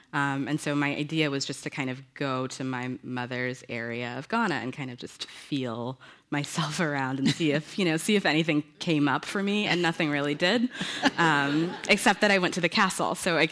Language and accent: English; the South, United States; You know, I grew up Pentecostal in the South.